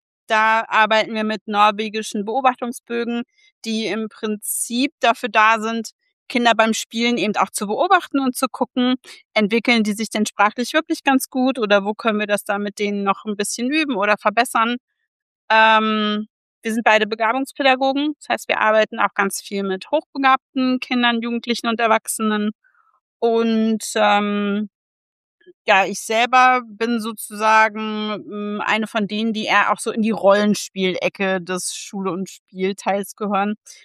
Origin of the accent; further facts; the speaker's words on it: Göttingen, Lower Saxony, Germany; ich komme aus Göttingen und bin hier Logopädin.